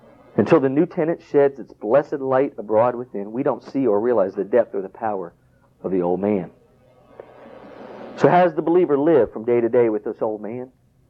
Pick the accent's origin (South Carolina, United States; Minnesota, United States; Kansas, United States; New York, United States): South Carolina, United States; I grew up in South Carolina. I remember every year going out to the pecan trees and picking them.